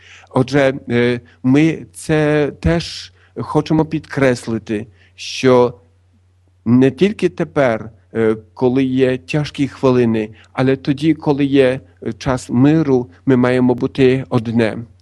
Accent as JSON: {"language": "Ukrainian", "country": "Poland", "second_language": "Ukrainian", "lives_now": "Ukraine", "said": "Я ж не підкреслюю того, що я поляк, правда?"}